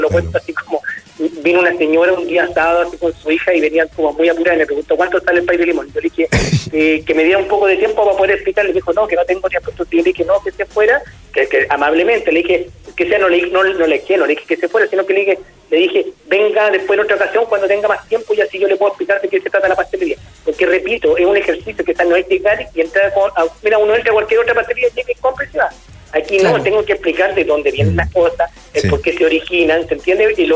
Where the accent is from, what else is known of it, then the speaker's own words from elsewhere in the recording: Valparaíso, Chile; pero lo mío era Cerro Alegre, ¿se entiende? Soy de Valparaíso.